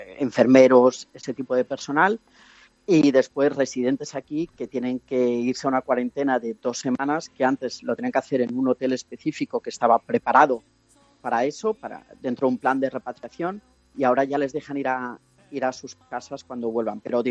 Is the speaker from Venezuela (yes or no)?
no; Badajoz, Extremadura, Spain; O sea, yo te digo, yo soy de Badajoz, yo soy de campo